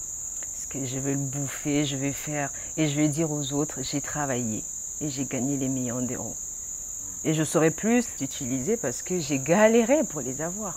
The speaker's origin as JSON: {"language": "French", "region": "Kinshasa", "country": "DR Congo", "tie": "born there", "also_born_or_lived": "Brazzaville", "said": "À Kinshasa, je suis née, à Brazza, j'étais bien accueillie aussi. J'ai une partie de mon origine là-bas."}